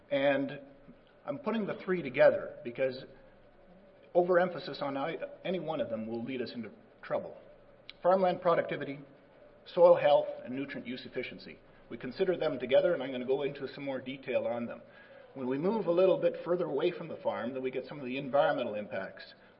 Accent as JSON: {"language": "English", "country": "Canada", "said": "So I'm from Canada, but happy to be here with my friends in the U.S. as well."}